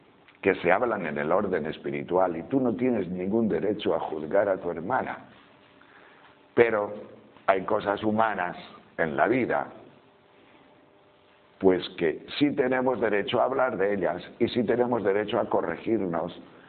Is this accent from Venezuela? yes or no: no; Castile and León, Spain; más claras que el agua de las montañas de León, que es mi tierra